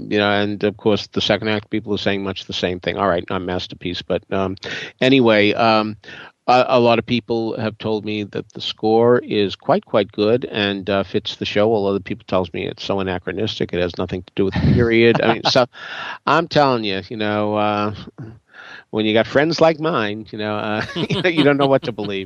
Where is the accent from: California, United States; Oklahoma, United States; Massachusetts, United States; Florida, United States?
Massachusetts, United States; Boston; Many of our listeners may remember that I come from Boston originally